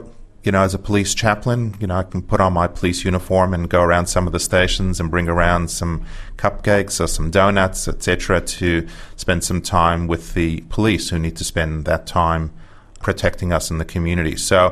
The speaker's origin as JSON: {"language": "English", "country": "Australia", "said": "as a Jew, it's really not a festival day. But at the same time, as an Australian, as part of the community"}